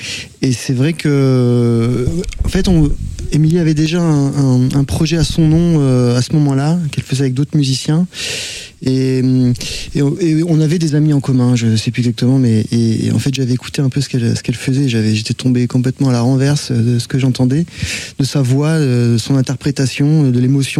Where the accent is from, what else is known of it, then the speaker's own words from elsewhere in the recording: Amiens, Hauts-de-France, France; born there; Moi, je suis née à Amiens. En Picardie.